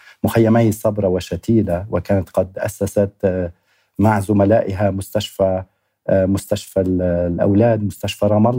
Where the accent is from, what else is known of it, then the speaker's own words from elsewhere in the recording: Beirut, Beirut Governorate, Lebanon; also born or lived in United States; ونشأت هنا في بيروت … ودرست في الجامعة الأمريكية ثم سافرت إلى الولايات المتحدة الأمريكية وأكملت دراستي الماجستير ولاحقا الدكتوراه